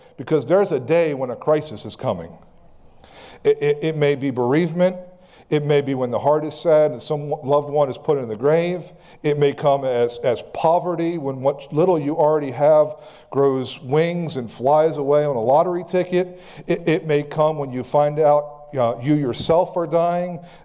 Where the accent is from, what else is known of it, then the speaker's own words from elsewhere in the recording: United States; And I'm an American, so they come to me and, hey, buddy, get away from me.